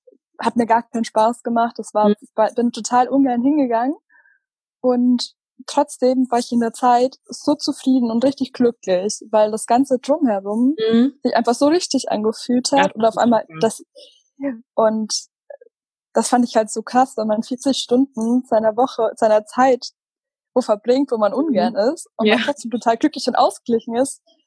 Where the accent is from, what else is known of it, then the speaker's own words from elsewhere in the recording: Bavaria, Germany; also born or lived in Munich / Cologne; now in Hamburg, Germany; ich komme eigentlich aus Süddeutschland, also ziemlich mittig aus Bayern, also so mittig zwischen München und Nürnberg, aus dem Nirgendwo vom Dorf. Ich bin jetzt so die letzten Jahre, habe ich in München, Köln und Hamburg gewohnt, also ich bin ein paar Mal umgezogen